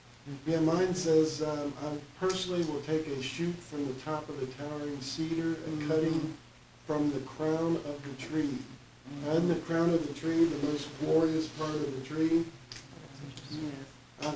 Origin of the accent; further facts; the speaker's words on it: Lebanon; Because we're that cedar from Lebanon.